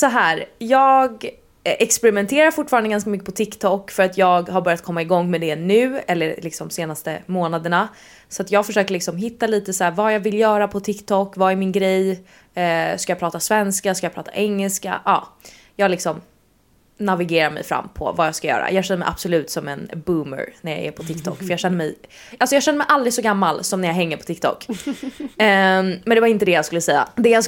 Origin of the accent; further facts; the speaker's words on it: Sweden; jag är ju född och uppvuxen i Sverige. Vad ska jag prata? Jag har aldrig bott i USA. Jag har aldrig bott i ett engelsktalande land.